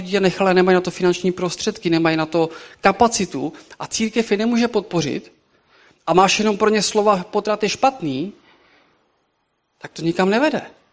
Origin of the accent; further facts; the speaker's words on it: Šluknov, Ústí nad Labem Region, Czechia; now in Varnsdorf, Czech Republic; tak mu to jako říkám, že ze Šluknova, potažmo z Varnsdorfu, teď už jsem vlastně z Varnsdorfu, jsem se přestěhoval